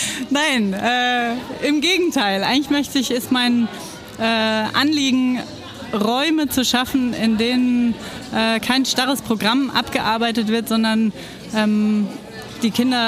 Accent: Freiburg, Baden-Württemberg, Germany; Ich komme ursprünglich aus Freiburg.

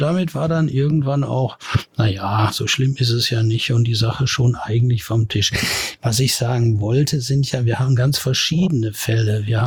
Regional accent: Heißen, North Rhine-Westphalia, Germany; Ich komme aus Heißen. Heißen ist schön grün, ähnlich wie Saarn.

